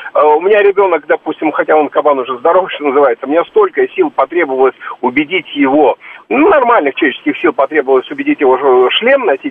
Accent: Saint Petersburg, Russia; Я там сам из Питера, в те края там знаю.

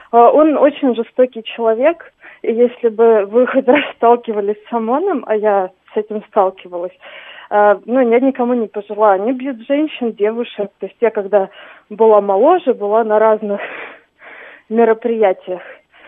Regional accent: Vitebsk, Vitebsk Region, Belarus; я абсолютно пророссийский человек. Я из Витебска.

